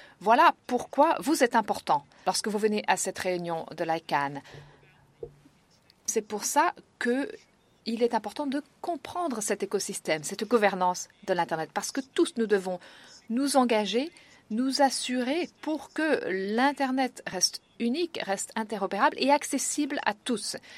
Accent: Kenya; je viens du Kenya.

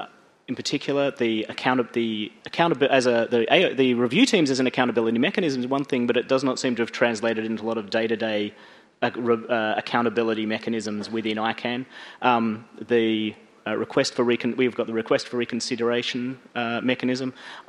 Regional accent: Western Australia, Australia; I'm from Western Australia where all the swans are black

